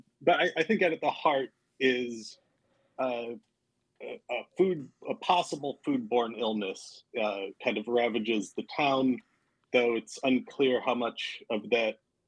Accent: Wisconsin, United States; We're Iowans by way of Arizona, and then, so I was born in Prairie du Chien. I moved to Stoughton. I moved to Neillsville. I moved to Milton for high school.

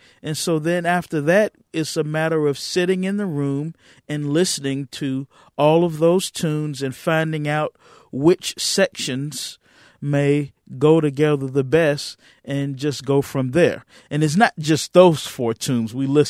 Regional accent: Birmingham, Alabama, United States; I'm from Birmingham, Alabama.

